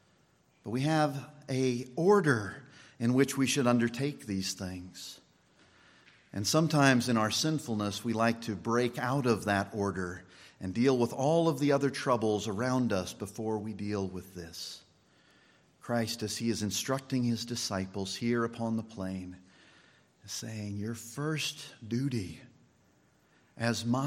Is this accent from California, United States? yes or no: no; Winchester, Kansas, United States; growing up in Winchester, Kansas, I had a beloved RP doctor there.